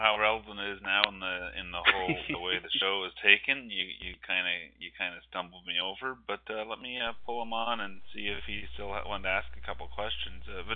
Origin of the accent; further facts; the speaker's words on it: Canada; And just for the Canadian content here, me being a Canadian